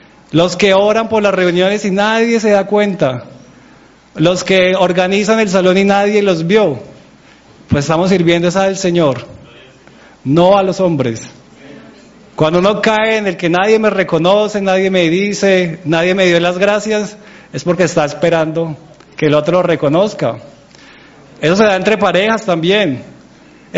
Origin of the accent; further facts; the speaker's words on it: Colombia; Y como buenos colombianos, pues no empezábamos a la hora en punto.